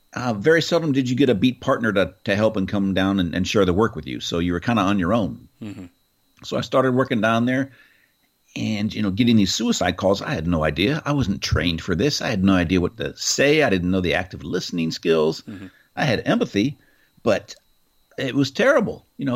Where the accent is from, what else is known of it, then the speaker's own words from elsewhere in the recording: Marin, California, United States; And that's where I grew up and live in Marin.